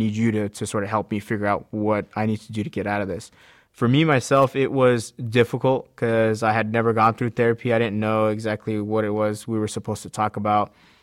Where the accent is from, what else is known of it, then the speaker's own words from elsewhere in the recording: United States; Being Native American, there was sort of like this this taboo mindset that Native Americans couldn't handle alcohol.